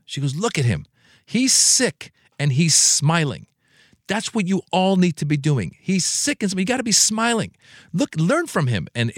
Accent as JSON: {"language": "English", "region": "California", "country": "United States", "tie": "born or raised there", "said": "I grew up in Marin County, Northern California. It's a very affluent area."}